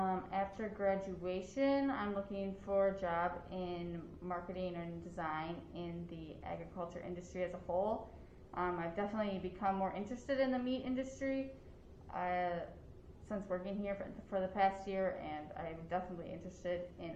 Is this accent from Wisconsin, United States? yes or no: yes; Janesville, Wisconsin, United States; I'm from Janesville, Wisconsin, just south of Madison.